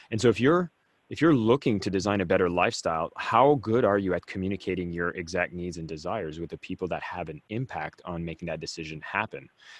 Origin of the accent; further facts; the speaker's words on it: Canada; I'm originally from Canada